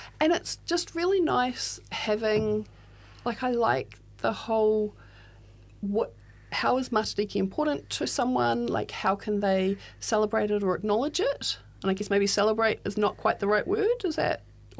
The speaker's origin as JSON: {"language": "English", "country": "New Zealand", "said": "as a Kiwi, I want to be a Kiwi."}